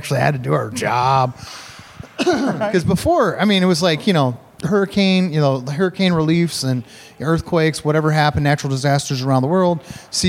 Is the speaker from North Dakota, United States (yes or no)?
no; Ohio, United States; I'm from Ohio originally. So like. Just south of Detroit, across the border.